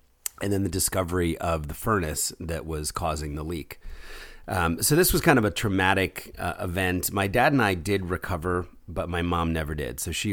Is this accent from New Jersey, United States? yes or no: yes; New Jersey, United States; also born or lived in Philadelphia; Well, I was born in Philadelphia in a very middle-class family. My dad was a business guy, something to do with electrical engineering. And my mom was a writer. And when I was four, we moved into this very ugly gray house in South Jersey